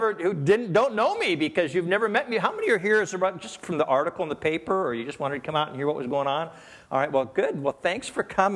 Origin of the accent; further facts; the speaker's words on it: Gresham, Oregon, United States; You know, I grew up here in Gresham, out in the country, out at Pleasant Home, Oregon. And went to Orient Elementary School all my life, graduated from Gresham High School, and got drafted at 19